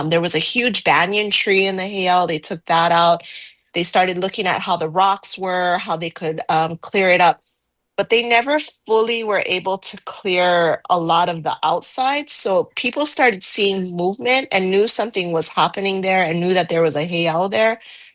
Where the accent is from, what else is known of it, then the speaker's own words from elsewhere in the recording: Wailua, Hawaii, United States; I was born and raised in Wailua.